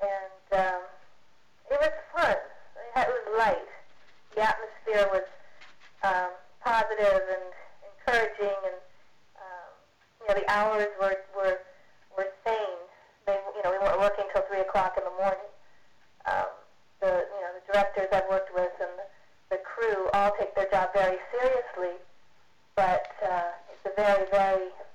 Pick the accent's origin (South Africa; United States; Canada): Canada; I was originally from Canada, and I started out, like, one of my first parts was on